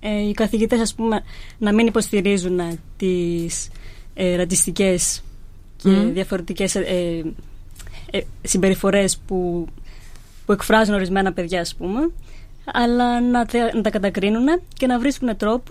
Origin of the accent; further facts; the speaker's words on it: Pakistan; Greek is a second language; now in Greece; που είμαι από το Πακιστάν